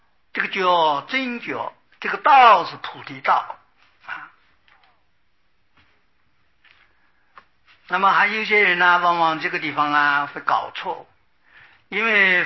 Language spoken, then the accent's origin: Chinese; China